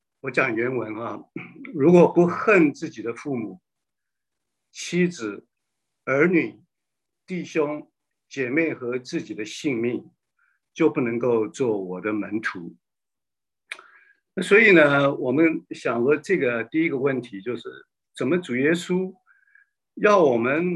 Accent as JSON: {"language": "Chinese", "country": "China", "said": "那我们中国人，特别是几千年来就是 根深蒂固的观念，就是一定要孝敬父母，而且要兄友弟恭。"}